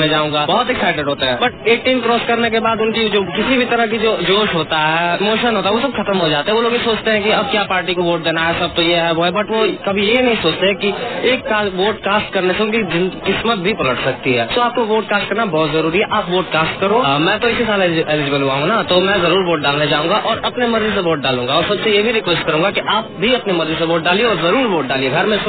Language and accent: Hindi; Varanasi, Uttar Pradesh, India; और मैं बनारस के रहने वाला हूँ।